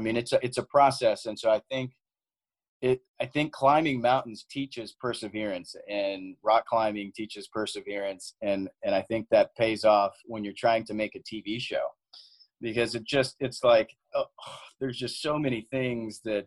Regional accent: Austin, Texas, United States; So our Texas episode, because we're from Austin, so like, let's start in our backyard of Texas.

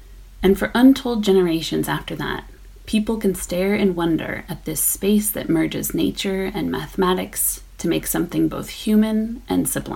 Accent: California, United States; in the vineyards where I grew up in California.

